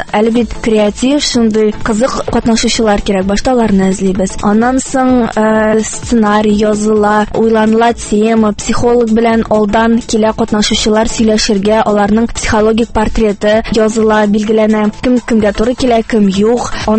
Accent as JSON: {"language": "Tatar", "town": "Kazan", "region": "Tatarstan", "country": "Russia"}